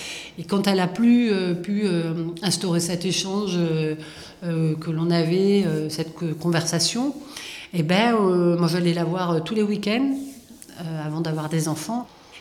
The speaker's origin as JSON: {"language": "French", "town": "Valence", "region": "Auvergne-Rhône-Alpes", "country": "France", "tie": "born there", "said": "je suis née à Valence, en France."}